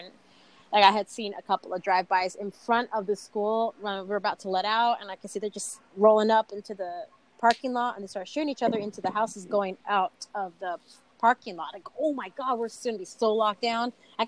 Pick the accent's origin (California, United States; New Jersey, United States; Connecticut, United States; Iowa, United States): California, United States; Riverside; I'm from Southern California, and I went to high school in Riverside in La Sierra area, so it's a rich area.